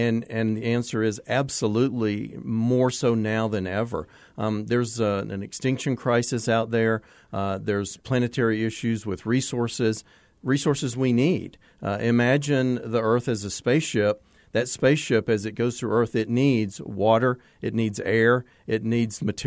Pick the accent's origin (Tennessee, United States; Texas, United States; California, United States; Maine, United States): Tennessee, United States; Chattanooga; It was. It was. I grew up in Chattanooga, Tennessee.